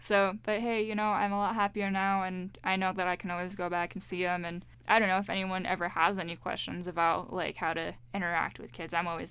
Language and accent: English; Twin Falls, Idaho, United States; stepping away from my hometown, because I grew up in Twin Falls, and as much as I love that little town, I needed to get out and do something new, you know?